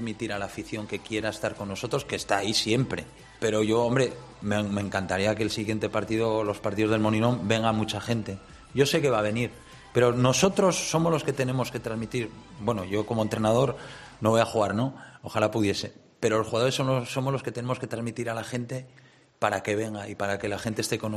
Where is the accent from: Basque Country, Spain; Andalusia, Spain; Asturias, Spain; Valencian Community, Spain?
Asturias, Spain; Gijón; somos todos de Gijón